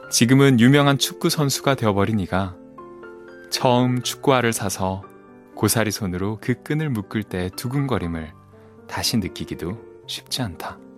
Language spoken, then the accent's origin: Korean; Ulsan, South Korea; 저는 그 고향이 울산이다 보니까 그 고등학교 때 공부하기 힘들 때 버스 타고 30분만 가면 나오는 바다 이름이 해운대였었어요.